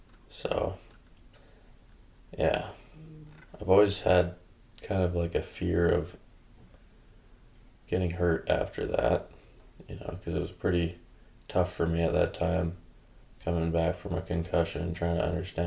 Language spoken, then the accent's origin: English; High River, Alberta, Canada; also born or lived in Airdrie; Well, I spent most of my life here in Hard River. So, originally, when I was about 4, I think, we moved from Airdrie, my family and I, to Hard River.